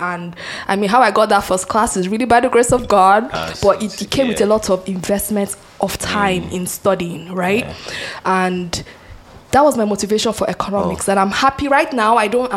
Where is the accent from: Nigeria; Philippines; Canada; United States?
Nigeria; Abuja, Federal Capital Territory; also born or lived in Lagos; I can remember growing up in Nigeria. I was born in Lagos.